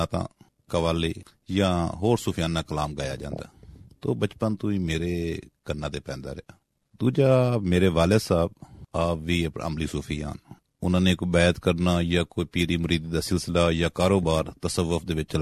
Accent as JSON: {"language": "Punjabi", "town": "Pippal Butta", "region": "Punjab", "country": "Pakistan", "tie": "born or raised there", "said": "ਮੈਂ ਜੀ ਆਪਣਾ ਚਨਾਹ ਦੇ ਕੰਡੇ ਉੱਤੇ ਇੱਕ ਪਿੰਡ ਪਿੱਪਲ ਬੁੱਟਾ, ਤਹਿਸੀਲ ਲਾਲੀਆਂ, ਜ਼ਿਲ੍ਹਾ ਚਨਿਓਟ ਦਾ ਜੰਮਪਲ ਹੈਗਾ।"}